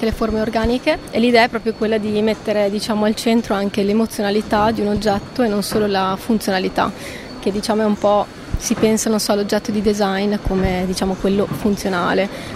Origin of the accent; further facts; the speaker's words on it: Modena, Emilia-Romagna, Italy; Io sono di Modena, Emilia Romagna.